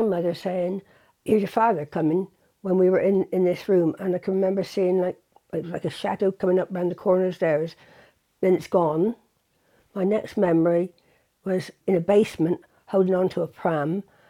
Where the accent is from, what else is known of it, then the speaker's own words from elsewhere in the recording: Bath, South West England, United Kingdom; Well, I was born in New King Street, which is down by Green Park, Sainsbury's, and the big houses there.